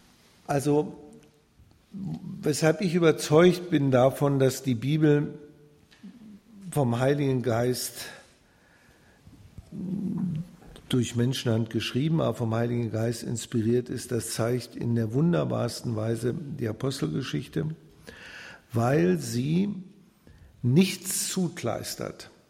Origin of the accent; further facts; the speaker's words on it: Northern Germany, Germany; Ich komme bin im Osten aufgewachsen und im Westen, also aber alles im Norden.